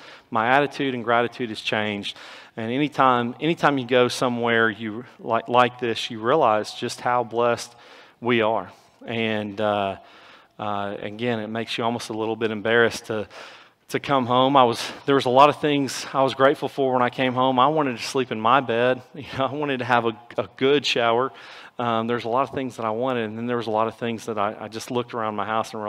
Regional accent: United States; because I'm from the United States

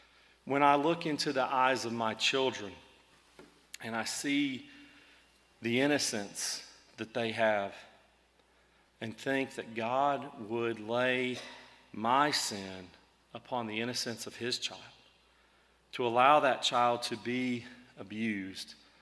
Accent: Texas, United States; And I think part of that is growing up in South Texas and seeing some pretty violent storms with tornadoes

